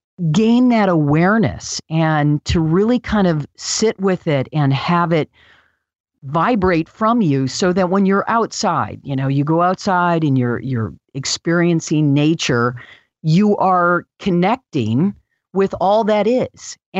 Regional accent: Michigan, United States; now in Santa Barbara, United States; I'm from Michigan. I moved to Santa Barbara.

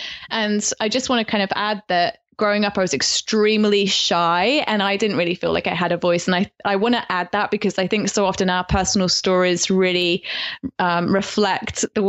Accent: Midlands, United Kingdom; now in Australia; I've been here for 9 years now. And so my accent is so messed up. If I speak to a British person, if you were a Brit, and especially if you're from the Midlands like I am, then I would be sounding so English right now.

